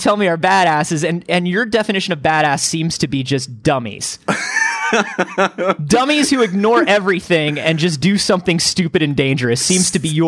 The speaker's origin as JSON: {"language": "English", "region": "Midwest", "country": "United States", "accent": "Midwestern", "said": "Listen, you come over here and you say hamburger. I don't make you say it in my Midwestern ass accent."}